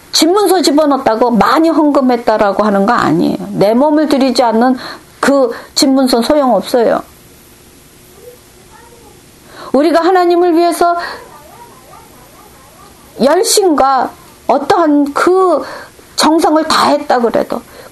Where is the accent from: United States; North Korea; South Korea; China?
South Korea; also born or lived in Japan; 저는 한국 사람이 일본에 가서 살았으니까